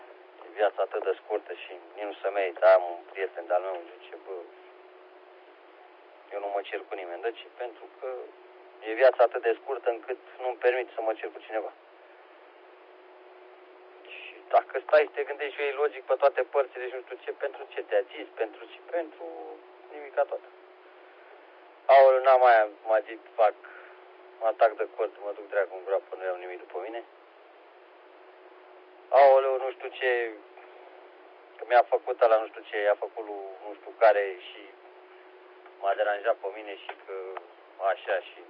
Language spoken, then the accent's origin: Romanian; Romania; vai de mama noastră că suntem români.